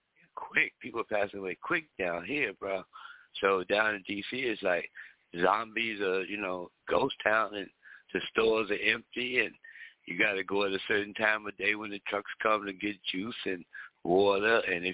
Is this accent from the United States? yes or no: yes; United States; So, you know me, I'm from America.